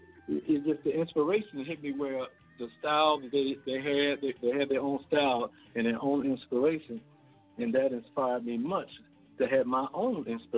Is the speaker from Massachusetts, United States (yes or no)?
no; Washington, District of Columbia, United States; Well, born and raised in Washington, D.C.